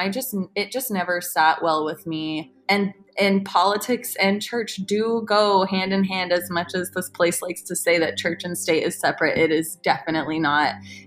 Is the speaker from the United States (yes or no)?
yes; Los Angeles, California, United States; I guess my radicalization started because I was born and raised in Los Angeles, which we all know is a huge hub for homelessness.